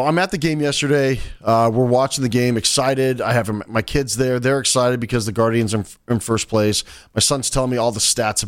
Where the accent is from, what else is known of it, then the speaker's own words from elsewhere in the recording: Arizona, United States; I didn't get the seasons growing up in Arizona. I had hot and hotter.